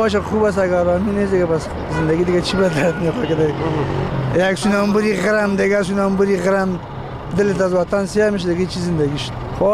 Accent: Kabul, Afghanistan; از کابل هستم.

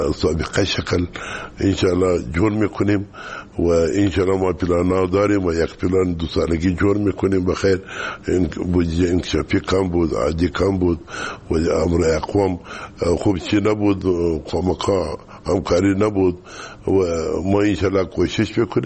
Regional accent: Kandahar, Afghanistan; ما از کندهار هستیم.

